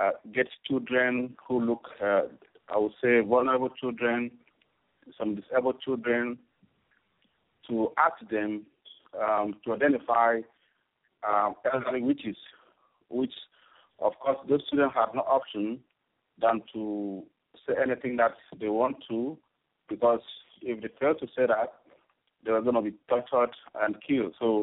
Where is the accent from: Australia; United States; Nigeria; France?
Nigeria; I'm actually from Nigeria.